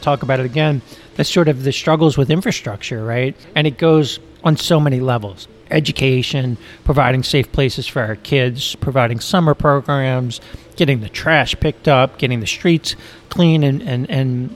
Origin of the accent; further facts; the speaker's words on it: Gentilly, Louisiana, United States; I grew up in Gentilly, very racially diverse area. I grew up, I'd say middle class kid, white kid, went to a school that was extremely diverse.